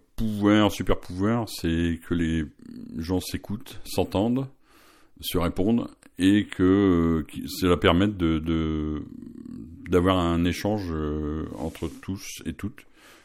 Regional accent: Hauts-de-France, France; Alors moi, je viens du Nord, vers Valenciennes, voilà.

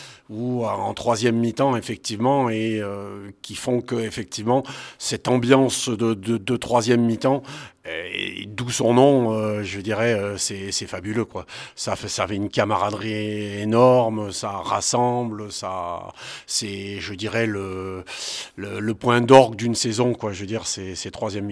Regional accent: Voiron, Auvergne-Rhône-Alpes, France; also born or lived in Paris / Lyon; moi, je suis né à Voiron, j'ai rien de... je me suis exilé à Paris pour des raisons professionnelles, pareil sur Lyon, mais mes racines sont ici et je suis né là

